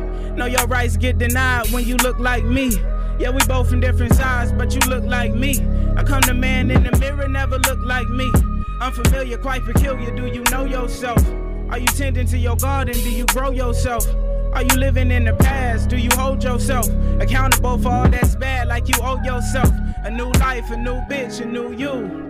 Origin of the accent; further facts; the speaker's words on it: Vallejo, California, United States; I'm from Vallejo, California, baby.